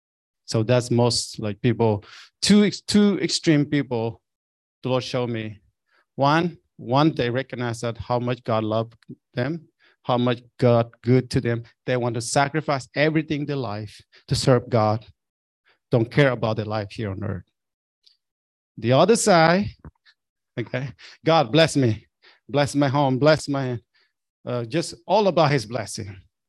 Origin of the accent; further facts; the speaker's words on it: Vietnam; English is a second language; I grew up in Vietnam